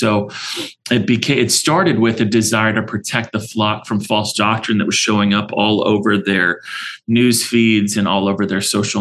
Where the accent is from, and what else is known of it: California, United States; now in Arizona, United States